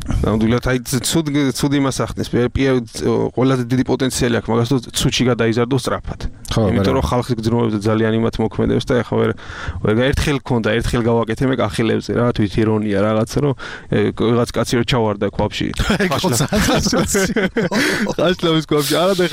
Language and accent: Georgian; Gurjaani, Kakheti, Georgia; კახელი ვარ კახელი ვარ სრულის ანუ მინდა რომ იდენტიფიცირება მოახდინო ჩემი როგორც კახელი